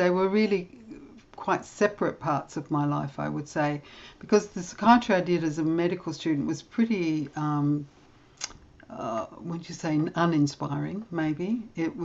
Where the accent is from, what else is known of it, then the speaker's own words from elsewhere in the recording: London, United Kingdom; born there; I was born in London, actually, and this is where I live now.